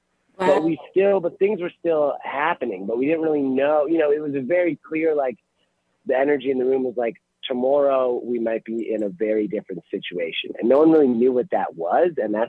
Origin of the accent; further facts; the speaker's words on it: Toronto, Ontario, Canada; because I've born and raised in Toronto and grew up all over the place.